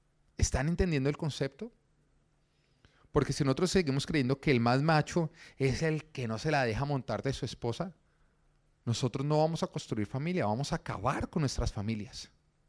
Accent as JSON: {"language": "Spanish", "country": "Colombia", "said": "yo soy de Colombia"}